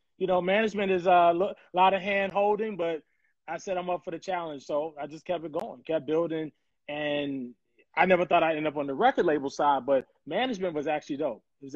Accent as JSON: {"language": "English", "town": "Norfolk", "region": "Virginia", "country": "United States", "tie": "born or raised there", "said": "I'm from Virginia originally, Norfolk. So born and raised, had the blessings to intern at the age of 12."}